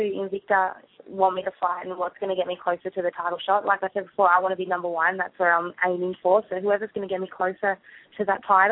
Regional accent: Tasmania, Australia; now in Queensland, Australia; Queensland is probably the capital of mixed martial arts in Australia, so I moved there from Tasmania 2 years ago just for that reason.

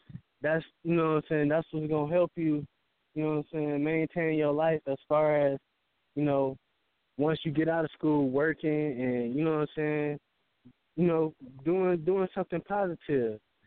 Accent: Saginaw, Michigan, United States; Like, and, like, where I'm from, I'm from Saginaw, Michigan.

